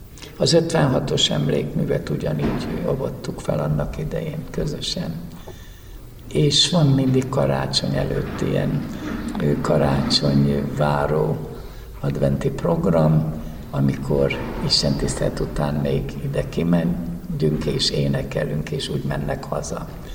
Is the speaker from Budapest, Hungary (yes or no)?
no; Mátészalka, Szabolcs-Szatmár-Bereg, Hungary; Hát tulajdonképpen Máté Szalkán ringott a bölcsőm. Ott születtem, Szatmár megyei Máté Szalkán. Ott jártam középiskolába is, általános iskolába, és ott jutottam hitre